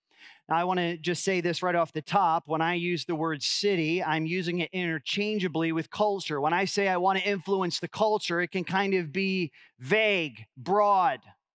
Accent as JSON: {"language": "English", "country": "United States", "said": "Part of the, honestly, the joys and the gifts of being an American is that we get to have lots of opinions and opinions about politicians."}